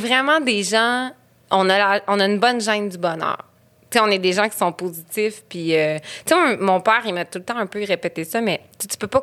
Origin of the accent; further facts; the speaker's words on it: Quebec, Canada; Je viens du Bas-Saint-Laurent.